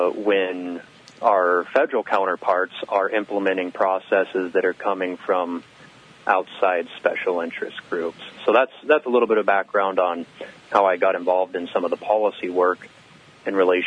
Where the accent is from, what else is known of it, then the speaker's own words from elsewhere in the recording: Montana, United States; One, I am from, born and raised in Montana.